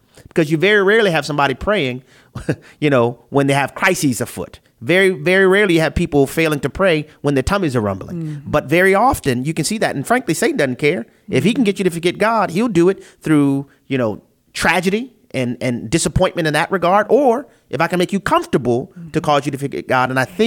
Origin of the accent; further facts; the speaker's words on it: New Orleans, Louisiana, United States; Like in my hometown, I'm from New Orleans.